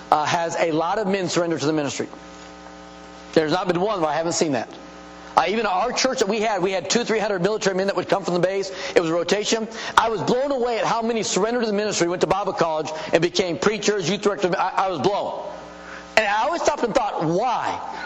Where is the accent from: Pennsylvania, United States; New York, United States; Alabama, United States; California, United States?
California, United States; San Diego; By the way, I grew up in San Diego, California, and we had a military ministry.